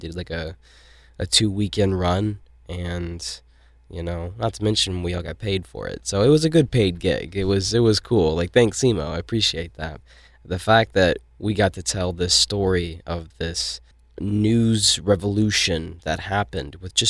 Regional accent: Nashville, Tennessee, United States; I'm from Nashville, Tennessee

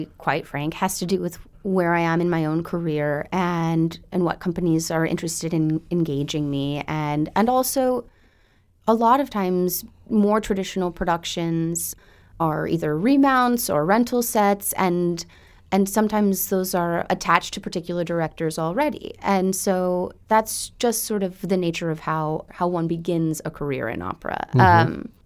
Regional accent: St. Louis, Missouri, United States; and I'm also from St. Louis, I should say

